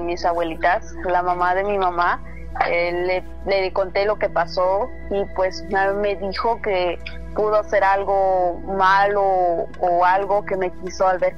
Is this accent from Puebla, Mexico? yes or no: yes; Ixtepec, Puebla, Mexico; que según comenta toda la gente que existe aquí en mi pueblo, que se llama Ixtepec Puebla